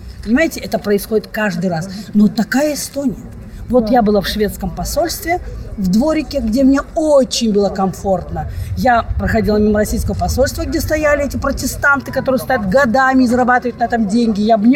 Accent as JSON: {"language": "Russian", "country": "Belarus", "said": "Я из Белоруссии, и у меня на родине тоже моих ветеранов практически уже никого нет."}